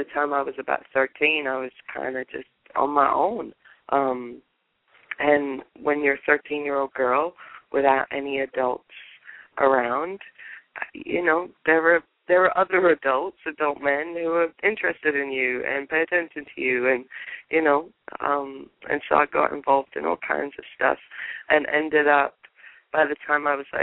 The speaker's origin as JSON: {"language": "English", "region": "England", "country": "United Kingdom", "tie": "born or raised there", "said": "where I grew up in England, I mean, it was reasonably rough"}